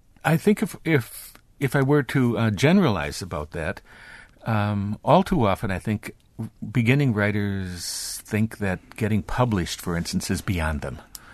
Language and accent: English; Eau Claire, Wisconsin, United States; I'm originally from Eau Claire, and I remember during the late 40s and early 50s in the public schools growing up